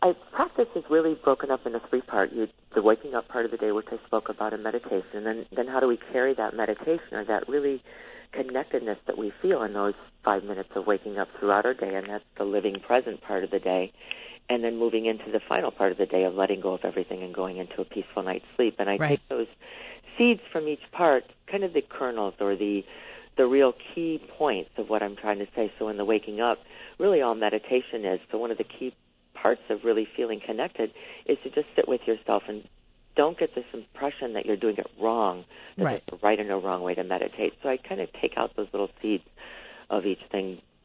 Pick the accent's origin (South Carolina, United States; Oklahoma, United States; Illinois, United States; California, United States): Illinois, United States; Chicago; I'm originally from Chicago, so it's such a joy for me on your show tonight.